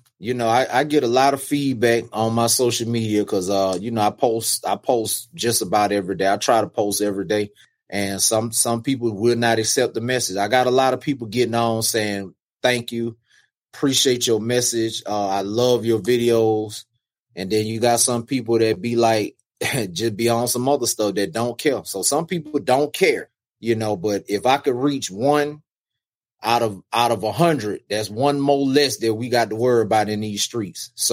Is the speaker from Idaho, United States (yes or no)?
no; New Orleans, Louisiana, United States; now in Atlanta, United States; I am from New Orleans, Louisiana. However, I live in Atlanta, Georgia, where I've been most of my life.